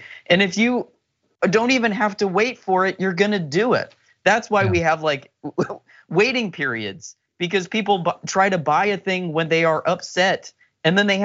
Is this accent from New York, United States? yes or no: no; Ohio, United States; I'm from Ohio and I still have family there.